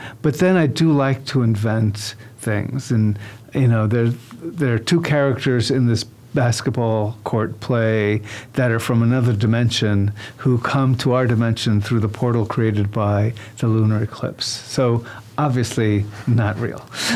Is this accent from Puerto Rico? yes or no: yes; Puerto Rico; I'm from Puerto Rico. I've written plays about Puerto Rican independence or my parents' immigrant experience, that kind of thing.